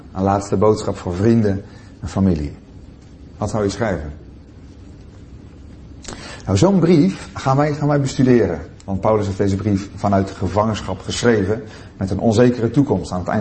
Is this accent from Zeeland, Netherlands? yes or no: yes; Zeeland, Netherlands; Ik ben afkomstig uit Zeeland. Daar heb ik eigenlijk heel mijn jeugd gewoond. En ben daar op mijn 19e ook tot geloof gekomen in de Heer Jezus. Ben kerkelijk opgevoed door ouders die... mij lief hadden en het woord van God lief hadden.